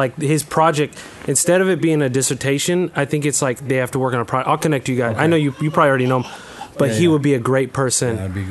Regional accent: California, United States; now in Houston, United States; from the Bay Area, originally in California. Lived in Southern California.

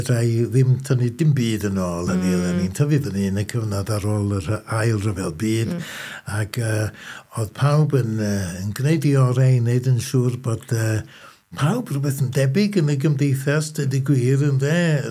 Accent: Llanuwchllyn, Wales, United Kingdom; Dwi'n dod o Lanuwchlyn yng nghanol yr hen Sir Feirionnydd yn Ne Gwynedd y Bunin ac yn fab ffarm … ac yn frawd bach i Tecwyn ddeng mlynedd yn hun, ond o Lanuwchlyn ac yn reit falch

